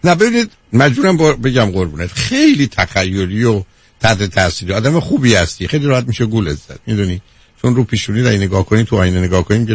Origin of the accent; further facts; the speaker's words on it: Iran; ما ایرانیان به عنوان یه ایرانی